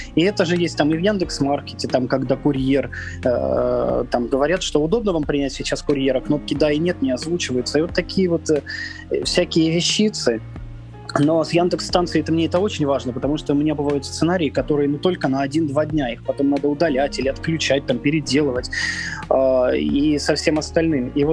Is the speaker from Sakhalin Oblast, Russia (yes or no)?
no; Kursk, Kursk Oblast, Russia; Я из Курска